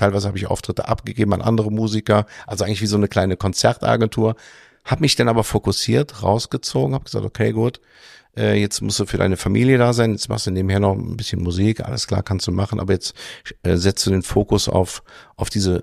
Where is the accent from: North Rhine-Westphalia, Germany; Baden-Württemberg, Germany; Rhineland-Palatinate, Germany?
Rhineland-Palatinate, Germany; Gerolstein; ich komme aus Gerolstein